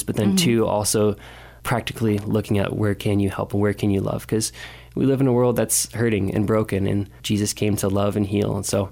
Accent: Iowa, United States; even growing up in Iowa, you look at just the amount of food that's actually produced in the Midwest.

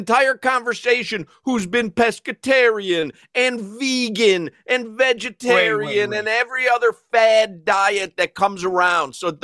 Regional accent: Highland Park, Illinois, United States; it's, a place where I grew up in Highland Park.

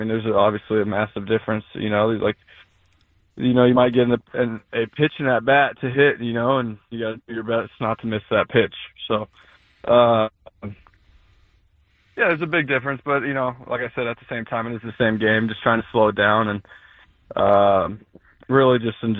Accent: Alpine, California, United States; born or raised there

